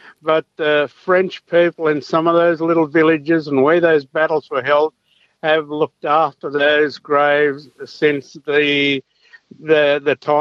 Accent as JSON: {"language": "English", "country": "Australia", "said": "I was proud as an Australian and an Aboriginal man"}